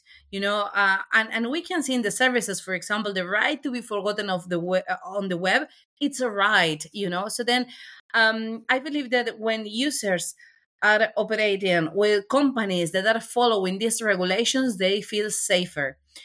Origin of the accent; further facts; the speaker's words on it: Argentina; moved away; I'm originally from Argentina myself